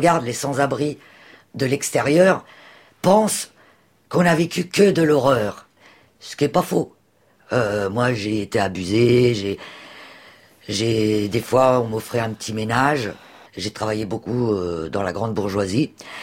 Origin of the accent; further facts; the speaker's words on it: Normandy, France; Sachant que je venais de Normandie, quand même.